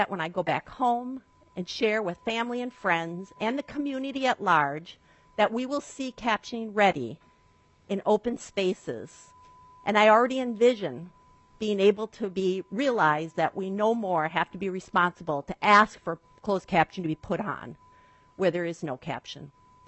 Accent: Faribault, Minnesota, United States; I'm from Faribault.

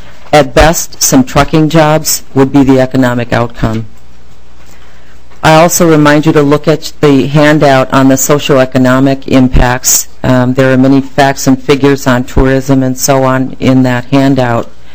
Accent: Florence Township, United States; I'm from Florence Township.

